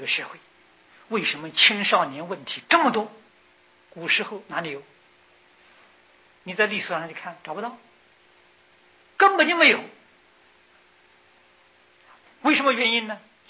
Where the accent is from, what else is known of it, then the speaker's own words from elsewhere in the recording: China; 我们中国人聪明的还是不少我就看到在国内外都看到